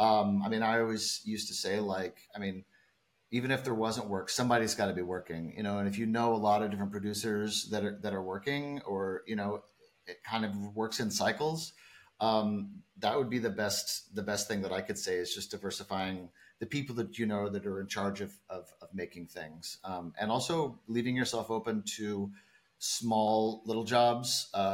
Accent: Missouri, United States; Growing up in Missouri

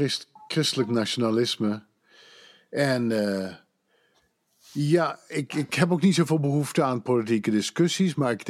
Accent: Netherlands; En ja, we hebben toch als Nederlanders die hier lang al wonen, toch een uniek inkijkje in, vind ik.

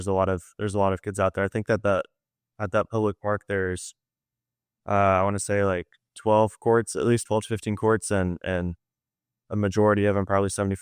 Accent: Ashland, Missouri, United States; This is in a small town called Ashland, Missouri. It's about 15 miles south of Columbia

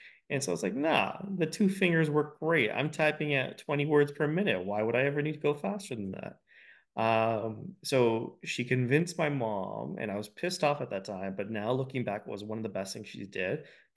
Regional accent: Scarborough, Ontario, Canada; now in Waterloo, Canada; I'm originally from Scarborough, and just took this interesting journey about self-discovery

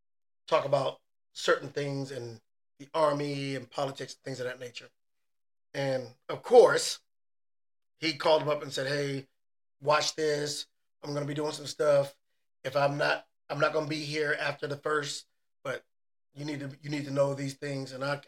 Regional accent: Texas, United States; I'm born and raised in Texas.

